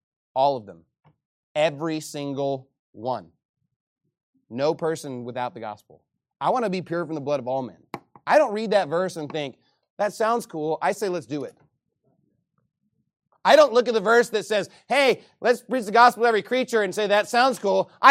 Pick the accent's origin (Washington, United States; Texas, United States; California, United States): Texas, United States; Keller; I was like, I'm from Dallas, you know. And I actually didn't even live in Dallas. I lived in Keller. I thought I lived in Dallas.